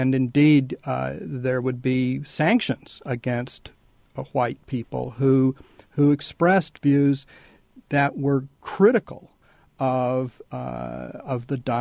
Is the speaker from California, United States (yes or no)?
no; Tennessee, United States; when I go back to the area where I grew up in Tennessee, I'm really struck by how radical the changes have been in one generation.